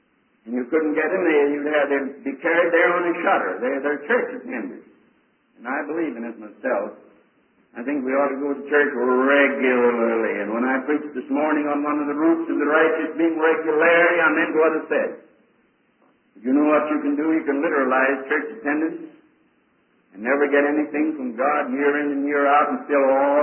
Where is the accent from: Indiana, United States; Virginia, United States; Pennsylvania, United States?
Pennsylvania, United States; I come from Pennsylvania. Pennsylvania Dutch have a way of saying things backwards.